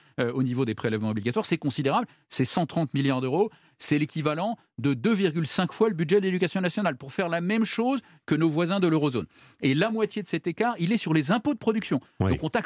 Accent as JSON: {"language": "French", "town": "Lyon", "region": "Auvergne-Rhône-Alpes", "country": "France", "said": "je suis lyonnais, à Lyon, on a inventé la photographie."}